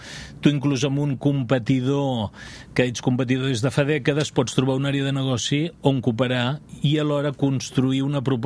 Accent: Vic, Catalonia, Spain; Jo sóc de Vic.

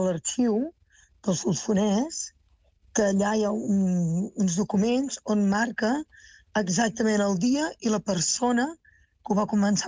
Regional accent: Ardèvol, Catalonia, Spain; Jo soc d'Ardèvol, que pertany a Pinós

